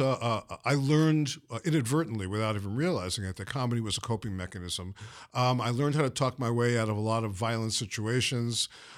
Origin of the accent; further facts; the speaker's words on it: Brooklyn, New York, United States; it was like the Jamaica of comedy where I grew up in Brooklyn.